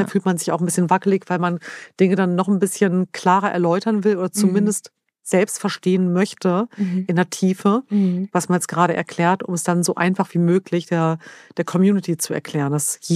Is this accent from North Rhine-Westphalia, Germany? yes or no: no; Lower Saxony, Germany; ich habe ja meine Kindheit verbracht in der Nähe von Hannover.